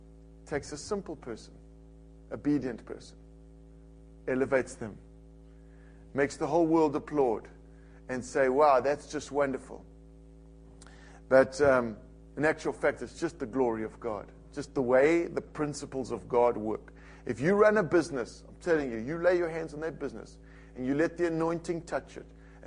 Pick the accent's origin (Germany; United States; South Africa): South Africa; East London, Eastern Cape; I grew up in South Africa in a small town called East London.